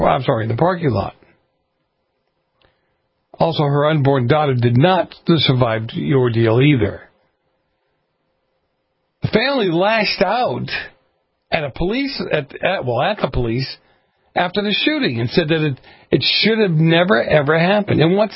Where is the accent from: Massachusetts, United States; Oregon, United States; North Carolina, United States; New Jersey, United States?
Massachusetts, United States; Another story out of my home state of Massachusetts.